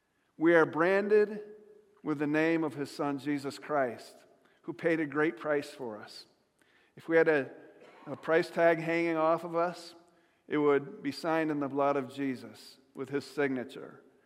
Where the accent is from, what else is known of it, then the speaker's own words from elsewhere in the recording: Jamestown, New York, United States; But for my hometown, it's Jamestown's Right to Know, Jamestown, New York.